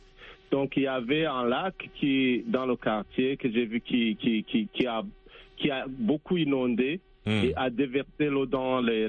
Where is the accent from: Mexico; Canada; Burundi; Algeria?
Burundi; je viens du Burundi, je suis originairement du Burundi, où j'ai vécu un temps de guerre.